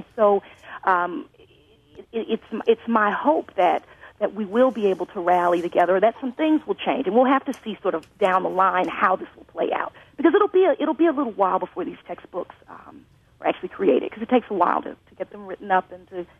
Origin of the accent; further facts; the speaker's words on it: Texas, United States; Speaking of that, I'm actually from Texas, but went to school at the University of Wisconsin-Madison, so I'm very familiar with the Union.